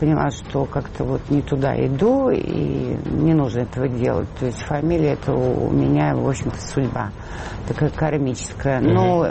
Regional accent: Russia; born there; я родилась в России с железным занавесом.

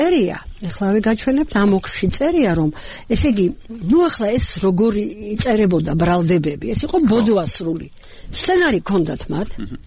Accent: Sukhumi, Abkhazia, Georgia; მე წარმოშობით სოხუმიდან ვარ და უნივერსიტეტი იყო ჩემთვის ძალიან მნიშვნელოვანი რაღაცა

